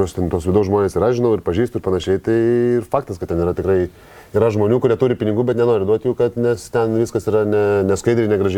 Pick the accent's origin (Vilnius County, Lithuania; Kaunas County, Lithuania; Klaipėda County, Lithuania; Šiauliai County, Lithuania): Vilnius County, Lithuania; Vilnius; Taip, aš Vilnietis, aišku, čia žiūriu taip.